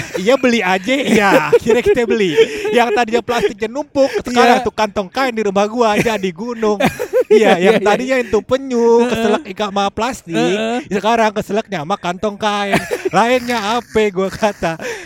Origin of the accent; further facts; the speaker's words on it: Jakarta, Indonesia; kita sebagai warga Betawi bakal kebingungan, Pak.